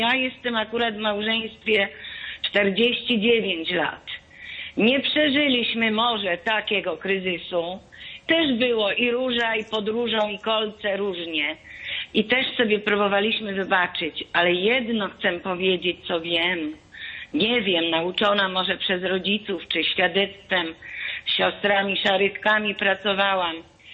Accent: Masovian Voivodeship, Poland; Jestem z okolic podwarszawskich, przysłuchuję się tej audycji.

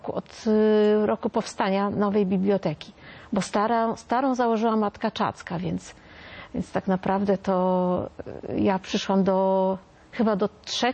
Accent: Pruchnik, Subcarpathian Voivodeship, Poland; also born or lived in Wrocław; pochodzę z Pruchnika, to jest województwo podkarpackie. Uczyłam się najpierw w szkole we Wrocławiu, to szkoła dla niewidomych, przez 8 lat

